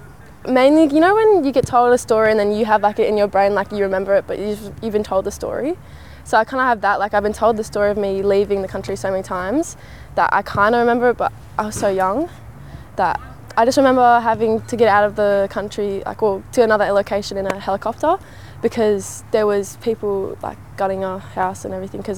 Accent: Australia; because I am Australian

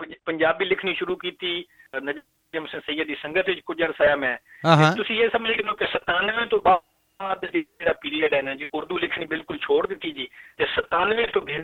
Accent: Punjab, Pakistan; ਮੇਰੀ ਜਿਹੜੀ ਜੰਮਪਲ ਹੈ ਉਹ ਗ੍ਰਾਂ ਹੈ ਖੁਸ਼ਾਬ ਜ਼ਿਲ੍ਹੇ ਦਾ, ਜਿਹੜਾ ਕਿ ਪੁਰਾਣਾ ਸ਼ਾਹਪੁਰ ਡਿਸਟ੍ਰਿਕਟ ਹੁੰਦਾ ਹੈ

